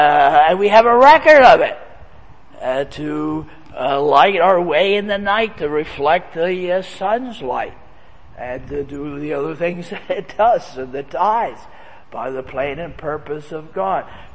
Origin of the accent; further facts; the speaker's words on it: Pennsylvania, United States; I remember growing up outside of Philadelphia as a boy, and we frequently went into the city to go to Wanamaker's or the Gimbel's